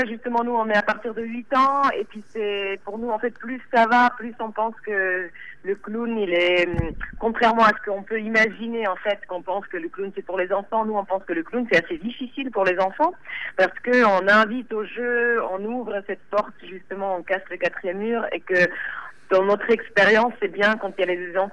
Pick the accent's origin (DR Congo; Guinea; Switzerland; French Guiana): Switzerland; now in France; Alors moi, je suis née en Suisse, et donc j'ai passé une partie de mon enfance en Suisse